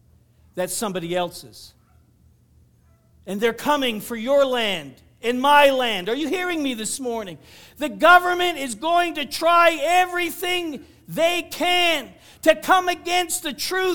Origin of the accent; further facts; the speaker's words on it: Moncton, New Brunswick, Canada; born there; By the way, I was born in Moncton.